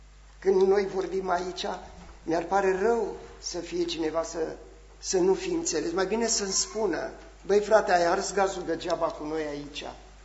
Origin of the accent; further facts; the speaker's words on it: Bucharest, Romania; born there; Am stat primii 4 ani când m-am născut la București.